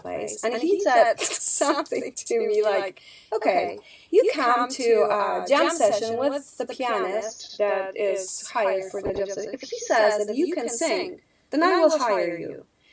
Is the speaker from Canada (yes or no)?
yes; Canada; being a Canadian, that was a normal thing.